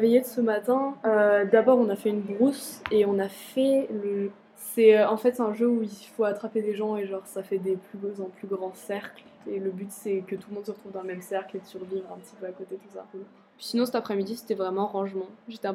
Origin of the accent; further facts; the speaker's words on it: Meudon, Île-de-France, France; Je viens de Meudon.